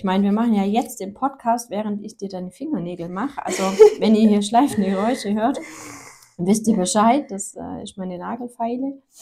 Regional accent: Lake Constance, Germany; wir kommen aus dem Süden Deutschland, vom Bodensee, wohnen am schönen Bodensee seit 2009

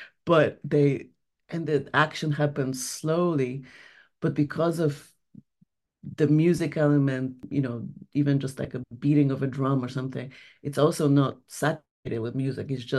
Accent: Poland; I'm originally from Poland

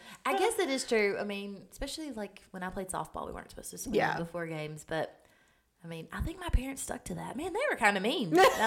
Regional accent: the South, United States; We're from the South.

